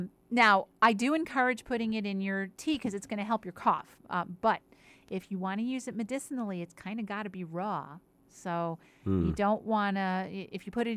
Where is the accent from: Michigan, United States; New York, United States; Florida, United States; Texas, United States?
New York, United States; which a lot of Italian, you know, we're from New York, and they had Italian pastries.